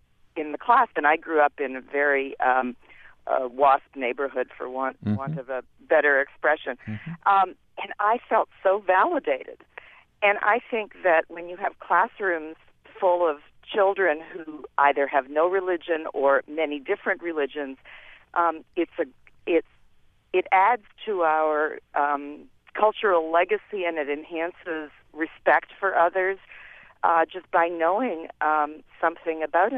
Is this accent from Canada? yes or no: yes; Canada; I grew up in Canada, and I'm Jewish, and we said the Lord's Prayer every morning and had Bible reading, both Old and New Testament.